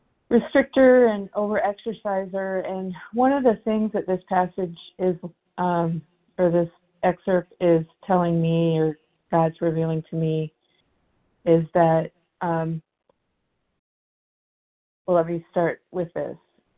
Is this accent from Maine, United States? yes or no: no; Arizona, United States; I am from Arizona.